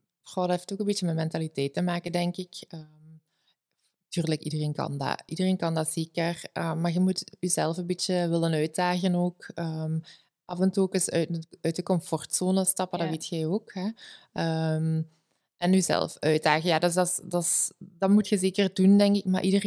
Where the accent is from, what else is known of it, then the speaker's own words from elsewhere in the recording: Limburg, Netherlands; omdat ik kom uit Limburg, zoals iedereen kan horen.